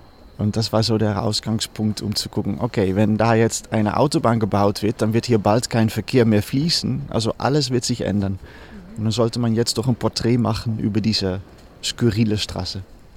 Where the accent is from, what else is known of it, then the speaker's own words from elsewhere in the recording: Netherlands; now in Berlin, Germany; Also ich komme ursprünglich aus den Niederlanden, wohne in Berlin und bin auch mal ab und zu mit dem Auto hin und her gependelt.